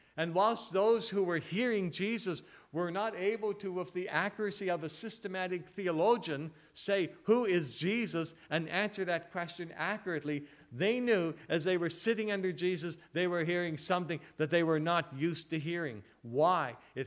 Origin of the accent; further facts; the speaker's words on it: Eastern Canada, Canada; I'm from the East.